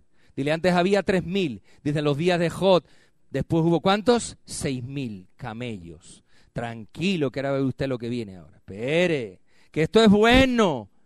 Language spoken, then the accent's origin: Spanish; Albacete, Castilla-La Mancha, Spain; No, yo soy español de pura cepa, albaceteño. Lo que pasa es que mi acento, gracias a Dios, se está, ¿cómo se llama? Perfeccionando.